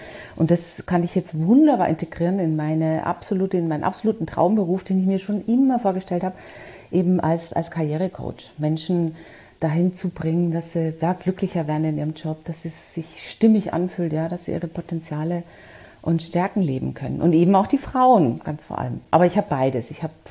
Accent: Bavaria, Germany; born there; accent: Bavarian; now in Frankfurt, Germany; also man hört's tatsächlich. So ganz kriegt man das nie raus als Bayerin. Aber ich war ja auch im Ausland und war viel auch über meinen früheren Job im Ausland. Insofern, ich habe es mir dann doch zunehmend auch abtrainiert. Aber es bleibt.

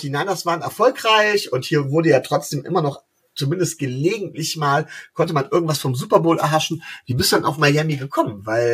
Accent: Mönchengladbach, North Rhine-Westphalia, Germany; ich komme ja aus Mönchengladbach, das ist ja quasi hier direkte Nachbarschaft.

